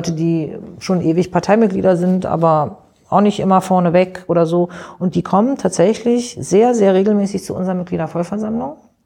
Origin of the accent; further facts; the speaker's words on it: Berlin, Germany; Ich meine, ich bin ja viele Jahre in Rudow groß geworden.